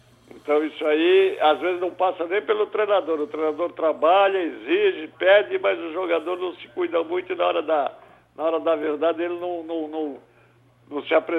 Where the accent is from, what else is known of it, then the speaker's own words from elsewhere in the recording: Criciúma, Santa Catarina, Brazil; Criciúma é minha terra, né?